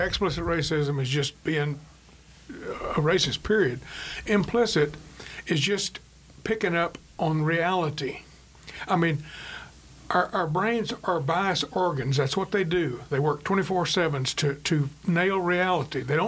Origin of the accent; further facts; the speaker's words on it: Texas, United States; also born or lived in Oklahoma; I'm 75 years old. I grew up in Texas and Oklahoma in the 40s and 50s.